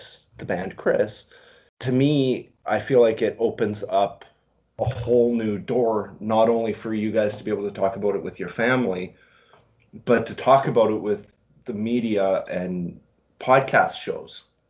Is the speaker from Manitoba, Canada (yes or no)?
yes; Manitoba, Canada; now in Edmonton, Canada; I'm originally from Manitoba, which is a province here in Canada. I'm from Canada.